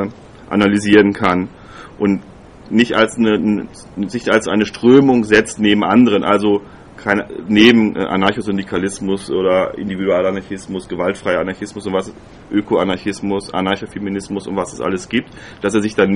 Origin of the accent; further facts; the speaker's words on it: Kassel, Hesse, Germany; ich komme aus Kassel.